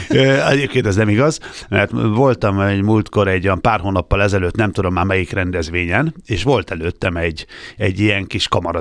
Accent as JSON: {"language": "Hungarian", "town": "Gyula", "region": "Békés", "country": "Hungary", "tie": "born or raised there", "said": "Gyulán, ahol én felnőttem, az egyes számú általános iskolában, ének zenei tagozatára járva"}